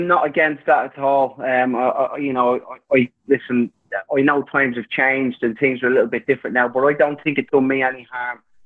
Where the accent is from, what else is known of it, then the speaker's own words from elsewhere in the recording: Ireland; Now, listen, me being Irish, I can knock out a shoe at the drop of a hat, so I always done all right.